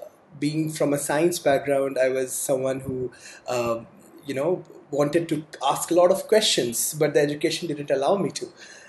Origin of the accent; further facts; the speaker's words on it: Munger, Bihar, India; So I'm from India and I belong to a very small city called Munger.